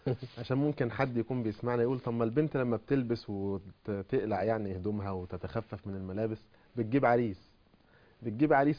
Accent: Egypt; لنا كمصريين

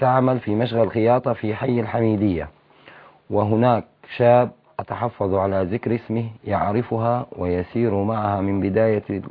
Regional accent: Homs, Homs Governorate, Syria; وأنا ابن مدينة حمص

